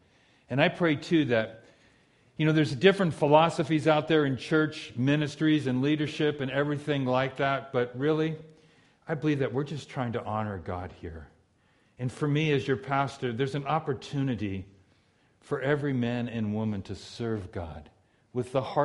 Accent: Los Angeles, California, United States; We grew up in Southeast LA, so just after my dad passed away, she moved down to the Carlsbad area where a lot of my family lives

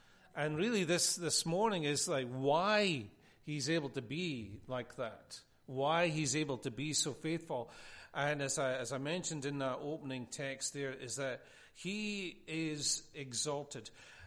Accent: Scotland, United Kingdom; You know, I'm Scottish.

